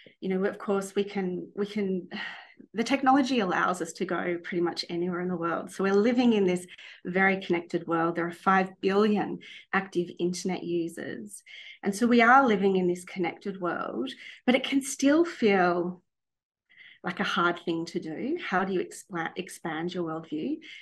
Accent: Melbourne, Victoria, Australia; So I am from Melbourne, and I grew up here never really going anywhere.

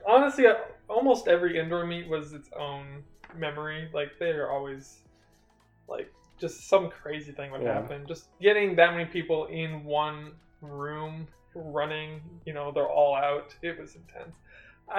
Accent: Kansas City, Missouri, United States; born there; Yeah, so I was obviously born in Kansas City, lived on the Missouri side for 2 years of my life, and then actually moved on to the Kansas side

